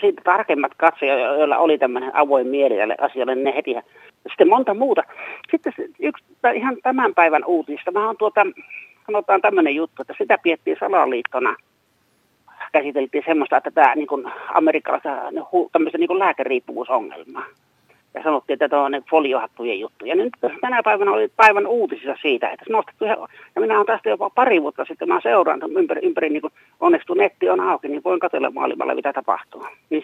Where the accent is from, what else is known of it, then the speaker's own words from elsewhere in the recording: Savonia, Finland; me ollaan Savolasta ollaan oltu niin kuin etukenossa tässä asiassa